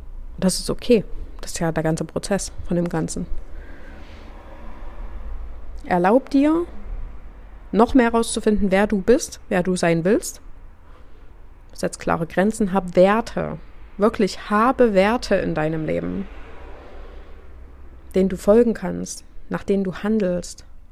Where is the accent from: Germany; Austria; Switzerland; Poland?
Germany; ich bin aus Deutschland